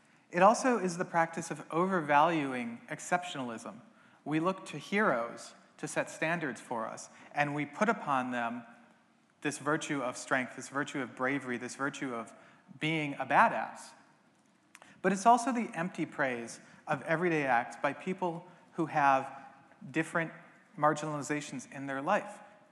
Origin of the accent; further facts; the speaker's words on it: Virginia, United States; I'm also from the United States where I live in Charlottesville, Virginia.